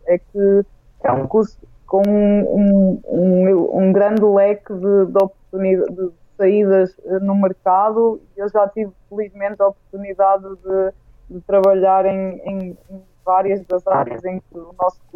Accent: Espinho, Aveiro, Portugal; porque eu sou de Espinho, ou seja, para mim seria uma distância de 20 km diários de casa para a universidade

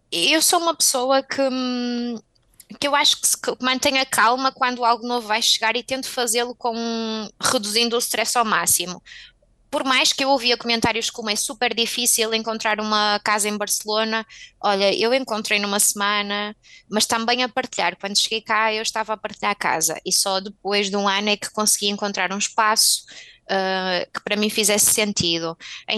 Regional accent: Portugal; acho que não são tão acolhedores como nós portugueses

